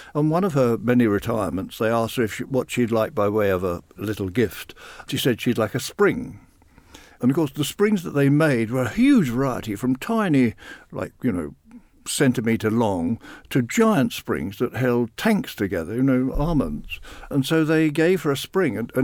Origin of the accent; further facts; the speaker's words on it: London, United Kingdom; born there; I was born in Whitechapel Hospital